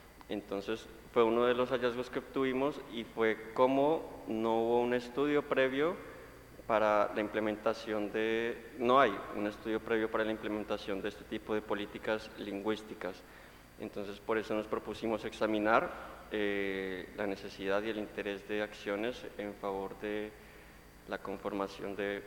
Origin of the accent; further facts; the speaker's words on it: Colombia; soy colombiano.